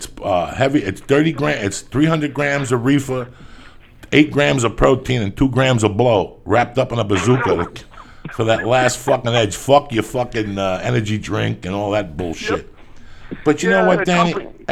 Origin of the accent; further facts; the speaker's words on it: North Bergen, New Jersey, United States; I'm from North Bergen just like you.